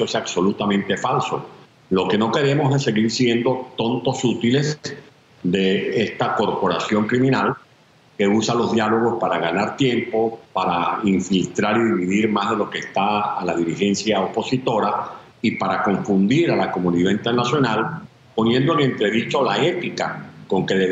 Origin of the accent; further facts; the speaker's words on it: Venezuela; a mí esa delegación como venezolano no me representa